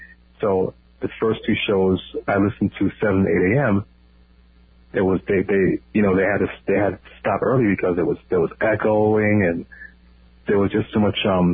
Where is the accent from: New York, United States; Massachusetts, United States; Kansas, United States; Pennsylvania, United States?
New York, United States; Bronx; I'm from the Bronx.